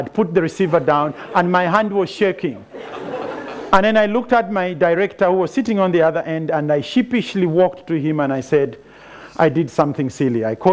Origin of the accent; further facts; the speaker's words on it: Zambia; My family and I come from Zambia, in between Zimbabwe and Congo in the north.